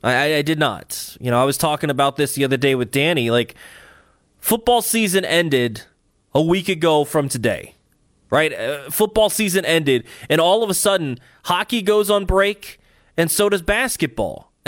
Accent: United States; And look, I'm an American, obviously.

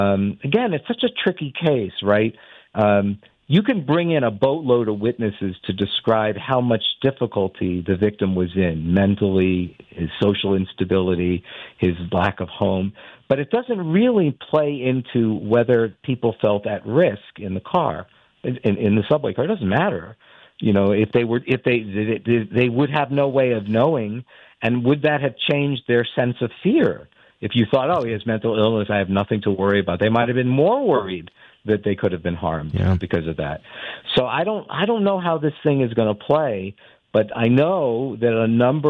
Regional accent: New York, United States; I mean, I can tell you as a New Yorker

